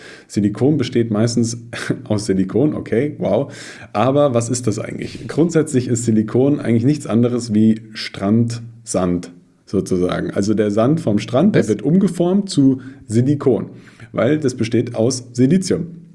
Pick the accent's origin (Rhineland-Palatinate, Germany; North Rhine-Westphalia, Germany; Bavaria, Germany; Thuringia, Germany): Bavaria, Germany; now in Munich, Germany; Ich bin am Ammersee groß geworden, wohne jetzt in München